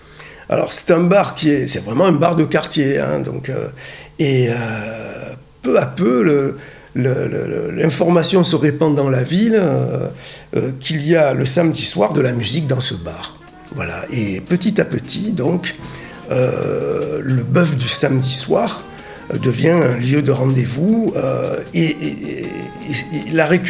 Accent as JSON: {"language": "French", "town": "Marseille", "region": "Provence-Alpes-Côte d'Azur", "country": "France", "tie": "born or raised there", "said": "je suis né à 20 mètres du bar. Moi, je suis du Panier, et de la rue des Repentis, angle rue de l'Évêché, au troisième étage, je suis né là-haut."}